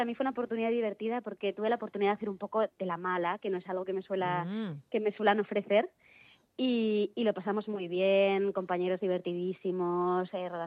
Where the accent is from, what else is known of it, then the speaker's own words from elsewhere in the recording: Madrid, Community of Madrid, Spain; yo soy muy madrileña. No he vivido además nunca, no he tenido la suerte, porque me parecería una suerte haber vivido fuera en algún momento, pero he sido muy de estar en casa, además toda mi familia es de Madrid